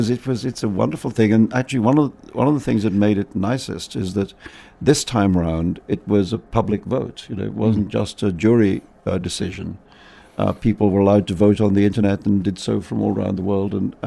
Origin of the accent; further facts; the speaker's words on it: India; and I'm the guy from where this comes from